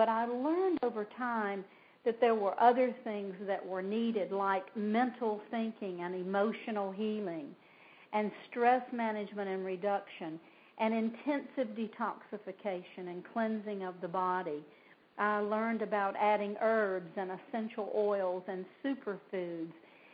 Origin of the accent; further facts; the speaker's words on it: the South, United States; I was born and raised in the South.